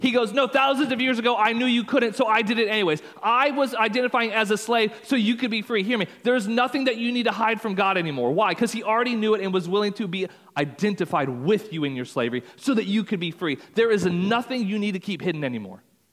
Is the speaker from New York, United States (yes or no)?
no; Texas, United States; accent: Texas; I'm going a little fast. That's not just because of my Texas accent, I promise.